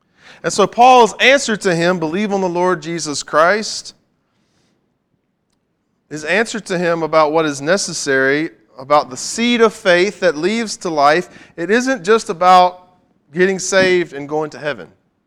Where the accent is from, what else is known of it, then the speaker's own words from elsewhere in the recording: the South, United States; maybe this is because I was raised in the South, where saved is part of the vocabulary that we all have.